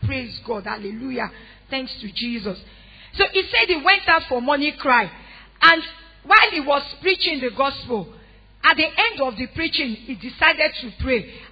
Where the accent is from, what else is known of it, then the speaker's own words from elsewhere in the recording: Ibadan, Oyo, Nigeria; I came from Nolende. I came from Odiolo. I came from Iyakari. I came from in a place that is near to a ghetto in Ibadan.